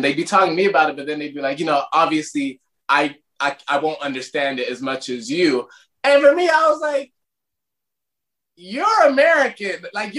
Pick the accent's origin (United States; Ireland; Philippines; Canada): Ireland; accent: Irish; moved away; me and my brother, about, like, growing up in Ireland. And he's like, can you still, like, do you ever think, because we used to have, like, thick accents when we moved here